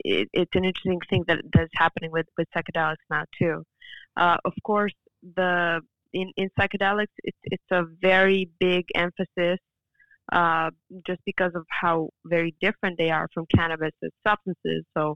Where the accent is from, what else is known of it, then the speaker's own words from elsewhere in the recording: Serbia; also born or lived in France; And of course, coming from Europe, I was raised in Serbia and then studying in France.